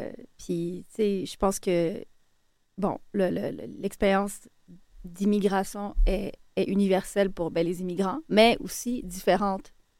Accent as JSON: {"language": "French", "town": "Montreal", "region": "Quebec", "country": "Canada", "tie": "born there", "said": "Je suis née à Montréal, mais ça fait comme 32 ans que mes parents sont ici. Ils ont immigré d'Algérie."}